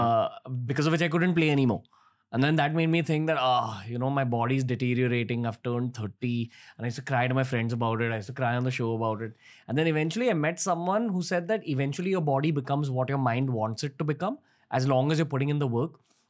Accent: India; I think being Indian is about being in a community.

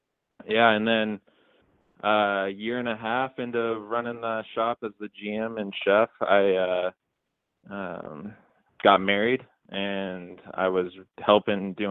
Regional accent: Spokane, Washington, United States; when I was 16 or 17, I started working at a Sichuan Chinese restaurant here in Spokane, my hometown, where Spiceology is at.

